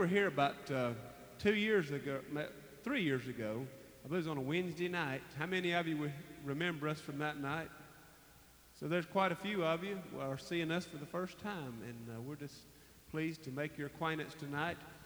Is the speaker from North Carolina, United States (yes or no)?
yes; Sylva, North Carolina, United States; We're from Silva, North Carolina. That's over close to the Cherokee Indian Reservation.